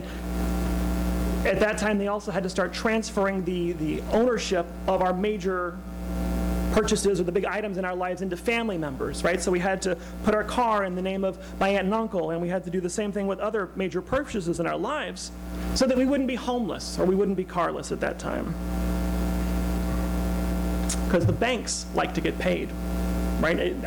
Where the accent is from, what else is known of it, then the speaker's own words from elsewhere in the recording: Louisiana, United States; I grew up in Louisiana. That's me. That explains the camouflage shirts.